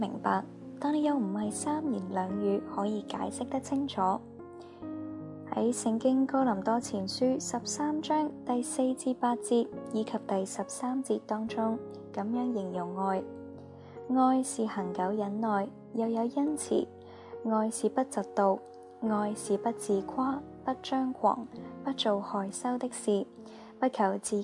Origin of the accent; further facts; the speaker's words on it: Hong Kong; 我在香港出世，在一个家教颇严的中产家庭成长。